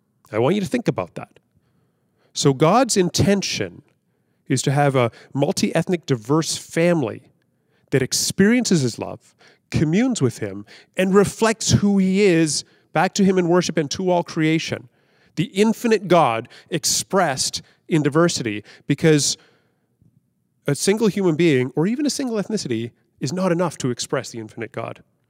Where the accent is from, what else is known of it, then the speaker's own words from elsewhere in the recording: Toronto, Ontario, Canada; For me, I grew up in Toronto, and I have to say Toronto is a wonderfully multi-ethnic city.